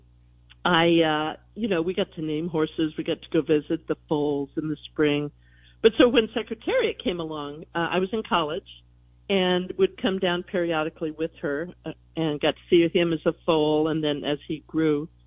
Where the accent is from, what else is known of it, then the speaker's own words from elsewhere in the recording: Colorado, United States; Well, I grew up in Colorado.